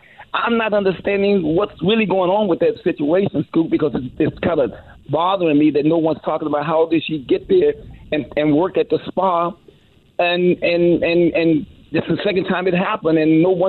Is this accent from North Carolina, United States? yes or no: no; Corpus Christi, Texas, United States; also born or lived in San Antonio; I'm from San Antonio, Texas. I was born in San Antonio, grew up in Corpus. And 97% of the people there were Hispanic.